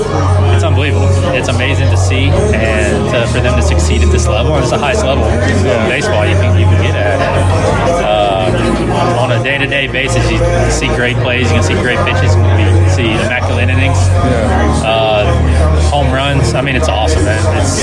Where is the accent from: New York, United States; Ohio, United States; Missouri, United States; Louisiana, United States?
Louisiana, United States; Baton Rouge; Yeah, I'm from Baton Rouge in Louisiana.